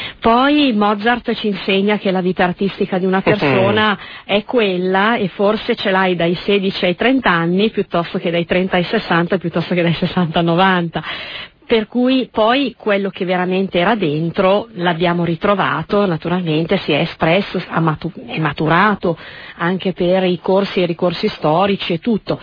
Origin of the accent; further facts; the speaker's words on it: Milan, Lombardy, Italy; Io sono milanese da generazioni, quindi insomma sono attaccata alla mia città perché io sono nata a Milano.